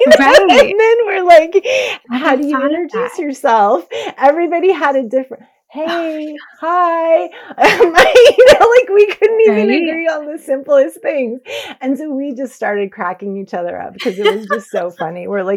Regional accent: California, United States; I grew up in California. I can understand Spanish on the radio.

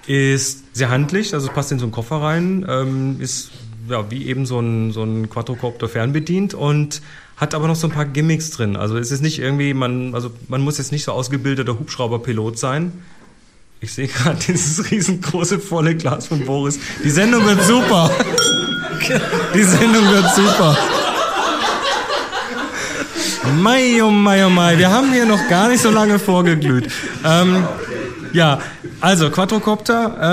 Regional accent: Dortmund, North Rhine-Westphalia, Germany; ich komme aus Dortmund.

